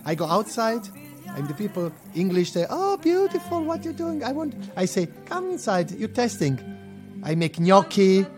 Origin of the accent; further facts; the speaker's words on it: Ireland; I'm Irish. Red is my color, you know?